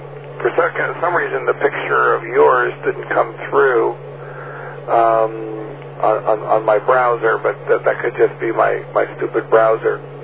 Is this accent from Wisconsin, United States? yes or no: no; New Jersey, United States; also born or lived in Shreveport, Louisiana; I grew up here in New Jersey, then lived in Shreveport, Louisiana